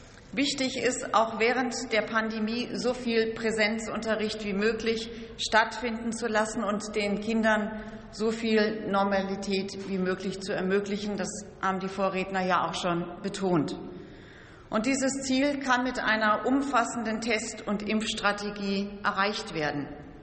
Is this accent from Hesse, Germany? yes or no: yes; Hesse, Germany; In meinem Heimatland Hessen konnten Schulen ein Lerncamp für besonders förderbedürftige Schülerinnen und Schüler anbieten.